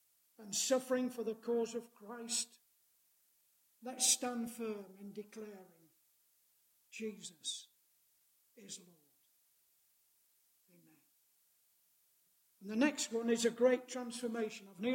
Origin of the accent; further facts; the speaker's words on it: Yorkshire and the Humber, United Kingdom; I'm a Yorkshireman.